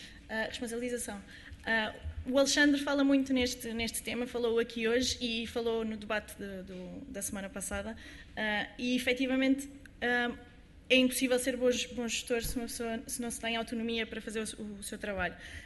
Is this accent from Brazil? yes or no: no; Portugal; Enquanto portugueses, nós se calhar temos um bocadinho um medo do escrutínio